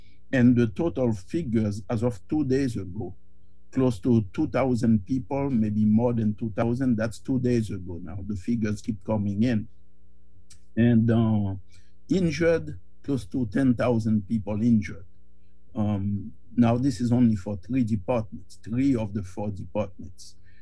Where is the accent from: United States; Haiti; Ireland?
Haiti; in the decades that I was growing up in Haiti and since that time